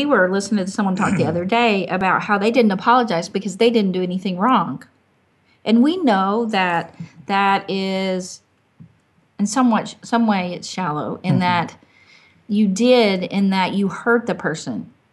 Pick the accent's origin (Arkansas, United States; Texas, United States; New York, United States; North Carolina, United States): Arkansas, United States; also born or lived in Michigan; I'm from Arkansas, if he takes something when he goes. Like when I was in Michigan, every time I went to someone's house, I took cookies or bread or something.